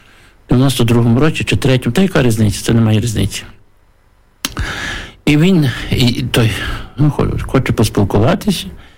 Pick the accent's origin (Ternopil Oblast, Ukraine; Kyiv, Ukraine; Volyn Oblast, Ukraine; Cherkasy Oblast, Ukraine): Ternopil Oblast, Ukraine; Що я є родом з Тернопільщини